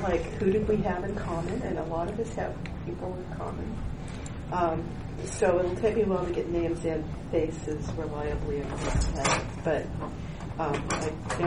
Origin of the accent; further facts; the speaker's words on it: Oklahoma City, Oklahoma, United States; moved away as an adult; now in Ashland, United States; So I grew up in Oklahoma City, working class. Could afford to go to college back in those days.